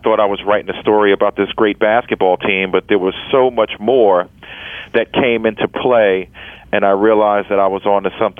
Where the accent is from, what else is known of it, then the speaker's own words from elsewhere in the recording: Brooklyn, New York, United States; I grew up in Brooklyn, New York.